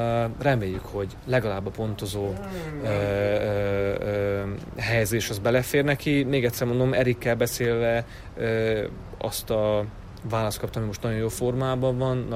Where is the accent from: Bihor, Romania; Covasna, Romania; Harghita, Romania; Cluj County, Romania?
Harghita, Romania; Miercurea Ciuc; havonta 3 hetet voltam Kazasztánban, 1 hetet otthon Romániában, Csíkszeredában.